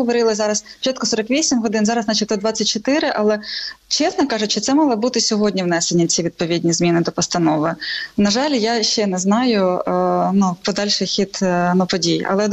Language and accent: Russian; Donetsk, Donetsk Oblast, Ukraine; now in Kyiv, Ukraine; Ну, я из Донецка, да, я очень много лет назад переехала в Киев, но вся моя основная семья в виде родителей моих сестер, братьев, это Луганская и Донецкая область